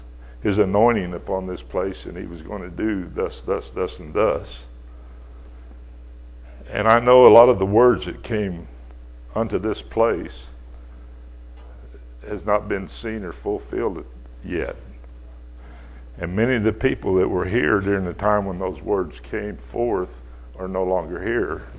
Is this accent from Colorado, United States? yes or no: no; Texas, United States; They forgot I was from Texas. my son's 6'6", so we do grow big down there.